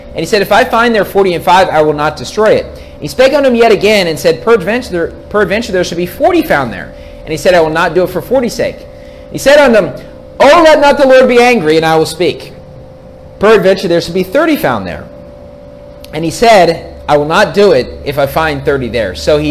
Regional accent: West Virginia, United States; And look, I grew up in West Virginia, okay? My parents live in a nice house.

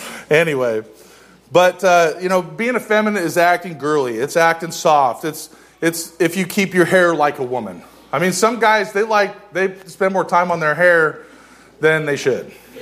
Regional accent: Portland, Oregon, United States; I'm from Portland. I'm a Generation X person

